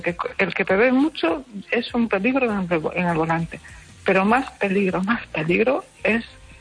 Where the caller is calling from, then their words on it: Pontevedra, Galicia, Spain; soy yo de Pontevedra otra vez.